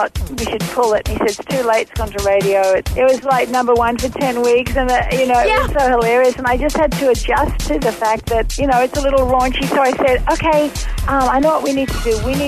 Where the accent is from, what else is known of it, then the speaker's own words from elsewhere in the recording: Australia; accent: Australian; I'll never lose my Aussie accent. Although it's funny because Australians think I sound American and Americans think I sound Australian.